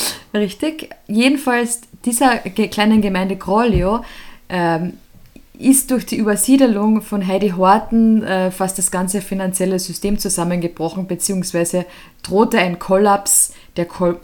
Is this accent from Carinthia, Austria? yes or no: yes; Carinthia, Austria; Eigentlich hat sie nämlich ihren Lebensmittelpunkt tatsächlich in meiner Heimat gehabt, nämlich Kärnten.